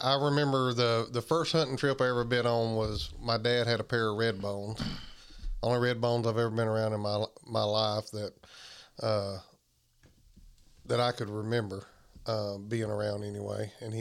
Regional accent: Webb, Alabama, United States; I'm from Southeast Alabama. If most people should know that, if they don't already, from a little community called Webb, Alabama.

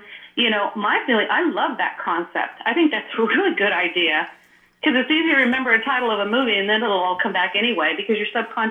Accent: California, United States; Look, I'm from Silicon Valley, so I know about Haight-Ashbury and all that, you know?

